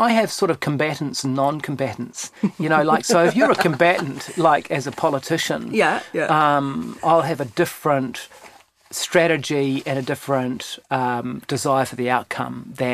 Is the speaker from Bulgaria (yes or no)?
no; Christchurch, Canterbury, New Zealand; I was from Christchurch.